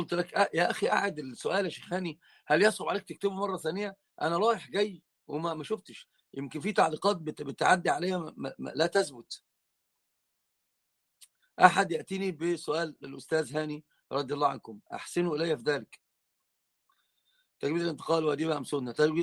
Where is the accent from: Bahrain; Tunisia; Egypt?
Egypt; أين بلدي أنا ولا بلد من؟ أنا من مصر.